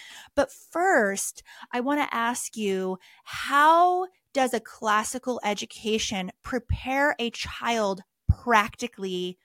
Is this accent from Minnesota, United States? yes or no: no; California, United States; And I'm from California.